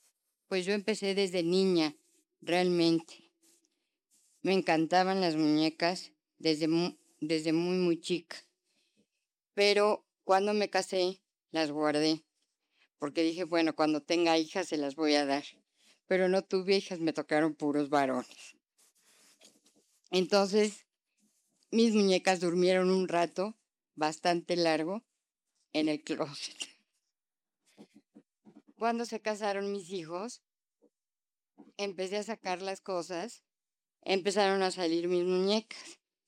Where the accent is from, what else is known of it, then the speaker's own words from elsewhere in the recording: Mexico; Como mujer mexicana, quiero hacer un museo y dejárselo a México